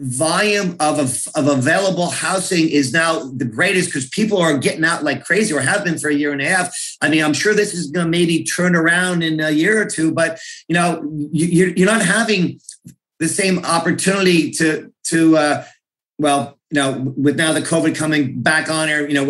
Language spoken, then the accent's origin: English; North Plainfield, New Jersey, United States; now in Scotch Plains, United States; I grew up in North Plainfield, now live with my family in Scotch Plains